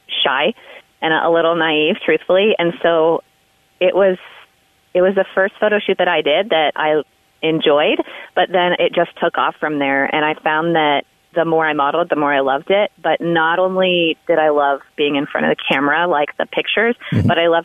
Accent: Colorado Springs, Colorado, United States; So I grew up in the Springs. Yeah, I went to Doherty High School, and I went to Sabin and Penrose and a few years at Monroe. And, you know, so Colorado Springs is my home.

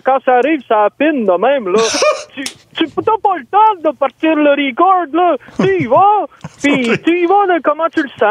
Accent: New Brunswick, Canada; je viens comme d'une partie du Nouveau-Brunswick là, qui ça. Est pas loin de okay. Qui est pas loin de la Gaspésie.

